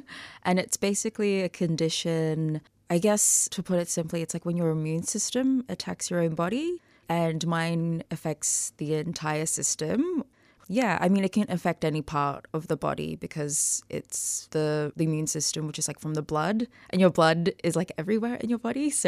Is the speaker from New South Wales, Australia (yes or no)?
no; Brisbane, Queensland, Australia; now in Melbourne, Australia; I'm 28 years old and I'm Fijian, born and raised in Brisbane and now living down in Melbourne